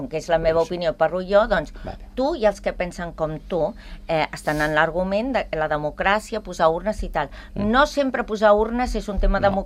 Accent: Catalonia, Spain; com a catalana

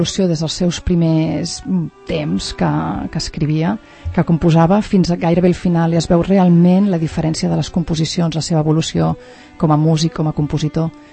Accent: Sant Cugat del Vallès, Catalonia, Spain; born there; soc nascuda a Sant Cugat, mons pares van casar aquí al monestir

